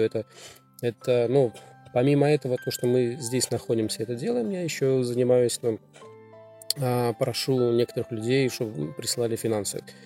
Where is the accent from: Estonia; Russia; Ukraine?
Estonia; сама Россия меня, как уроженца Эстонии и Прибалтики, всегда называла фашистом